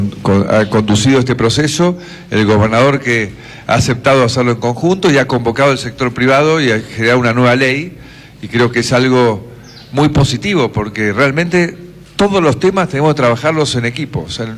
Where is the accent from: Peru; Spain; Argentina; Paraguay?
Argentina; Hoy hemos avanzado como argentinos